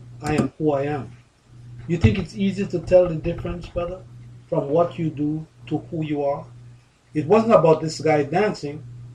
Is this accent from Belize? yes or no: yes; Belize; listeners know I grew up in Belize.